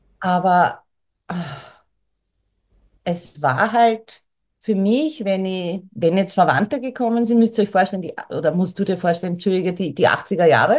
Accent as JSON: {"language": "German", "region": "Vienna", "country": "Austria", "lives_now": "St. Pölten, Austria", "said": "Ich bin ursprünglich aus Wien und bin seit vielen, vielen Jahren Wahl-St.-Pöltnerin."}